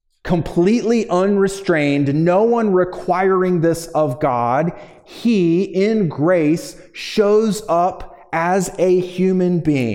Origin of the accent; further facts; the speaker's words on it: Virginia, United States; now in Michigan, United States; I'm from Virginia, We had great hiking in Virginia. I know there's some decent hiking in Michigan, but it's one of the things I miss about living in Virginia is all of the mountains. I grew up right in the Blue Ridge Mountains, and I missed it.